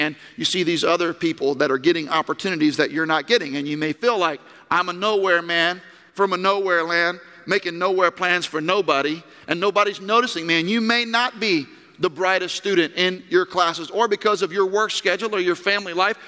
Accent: Florida, United States; our car didn't have heat, and we didn't need heat because we grew up in Florida.

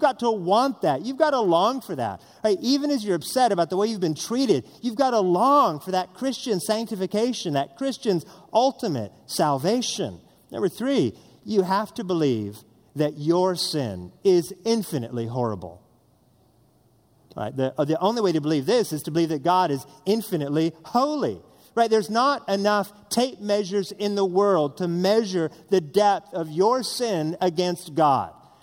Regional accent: Northwest, United States; And I'm from the Northwest, which is not the South.

